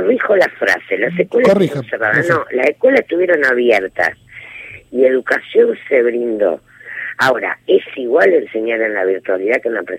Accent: Santa Fe, Argentina; Yo soy santafesina y sí. Lo viví porque en mi provincia volvieron escuelas de chicos que no tenían conectividad

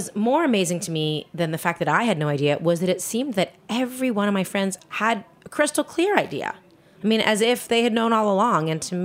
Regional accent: Toronto, Ontario, Canada; also born or lived in Montreal, Canada; I grew up in Toronto, Canada.

